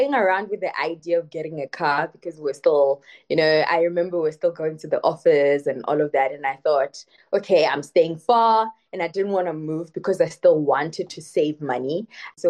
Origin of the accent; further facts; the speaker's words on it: Limpopo, South Africa; because I come from Limpopo and it's a rural area, we don't have good roads.